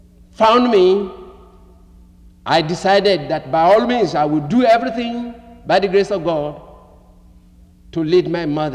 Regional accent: Nigeria; since I come from Nigeria, and as I'm standing before you, I am a product of missions.

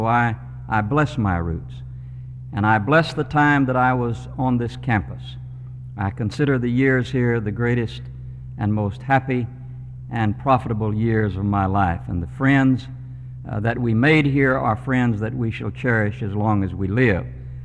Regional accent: Fort Worth, Texas, United States; also born or lived in Arkansas; I was born in Arkansas, as Fred said. I was reared in Fort Worth, 8 blocks from Southwestern Seminary.

